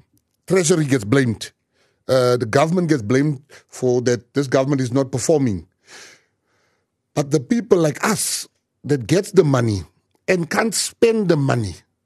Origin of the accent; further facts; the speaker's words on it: South Africa; South African, being a South African is a feeling.